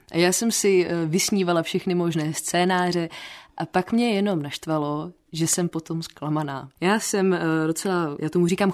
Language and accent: Czech; Františkovy Lázně, Karlovy Vary Region, Czechia; also born or lived in Sokolov; now in Ostrava, Czechia; Narozená jsem v Sokolově, vyrůstala jsem v Františkových Lázních, do školy jsem chodila do Chebu, na Zušku do Aše